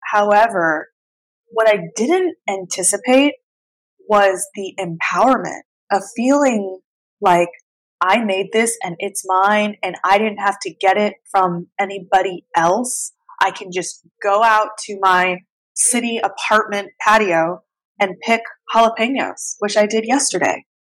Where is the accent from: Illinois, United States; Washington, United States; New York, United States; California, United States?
California, United States; where I grew up in Southern City, California, what a lot of people don't know about Orange County, where you and I met, is there's a reason why it's called Orange County.